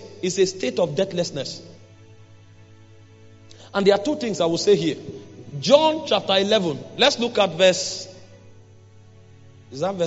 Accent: Nigeria; English is a second language; I'm Nigerian.

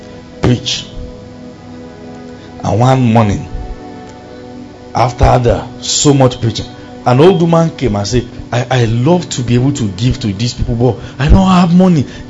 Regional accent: Kano, Nigeria; Growing up in Kano, there was a large evangelical team.

